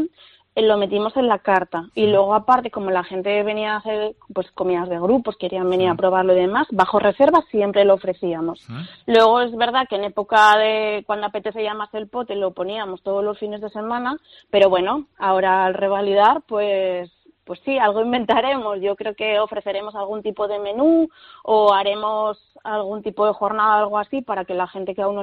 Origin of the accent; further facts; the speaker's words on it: Asturias, Spain; como asturiana que soy, defiendo muchísimo el producto asturiano y la cocina tradicional asturiana.